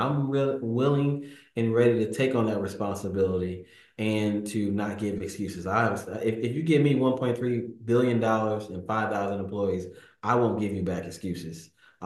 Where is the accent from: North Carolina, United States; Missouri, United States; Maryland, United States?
Missouri, United States; Jefferson City; I didn't grow up in this culture. I grew up in the Jeff City culture, which is for all it's talked about, it's much more professional.